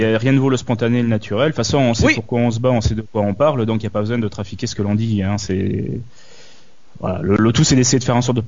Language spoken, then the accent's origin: French; France; ce qui se passe chez nous en France